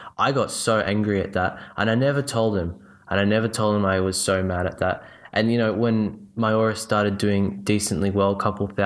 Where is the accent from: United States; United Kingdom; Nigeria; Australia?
Australia; I mean, I'll always identify as Australian, but by no means am I patriotic or nationalistic in that sense.